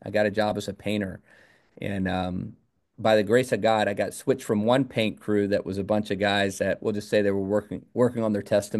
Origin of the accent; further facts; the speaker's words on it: Virginia, United States; because I grew up in Virginia where you can throw a rock and hit three churches by accident.